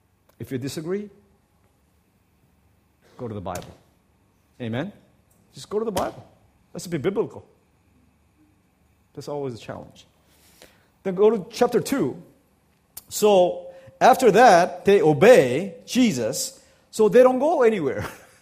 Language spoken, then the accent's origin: English; United States; I come from the United States, so let me just talk about the United States of America.